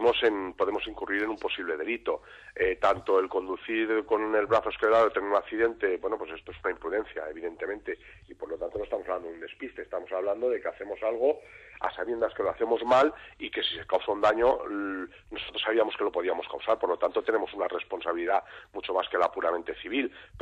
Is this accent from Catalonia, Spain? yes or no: yes; Catalonia, Spain; now in Alicante, Spain; Yo, de hecho, soy catalán, no estoy en Barcelona habitualmente, estoy por Madrid, vivo en Alicante.